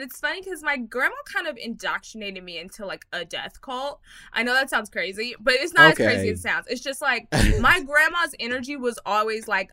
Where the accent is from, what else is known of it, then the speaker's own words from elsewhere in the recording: Texas, United States; I'm from Texas.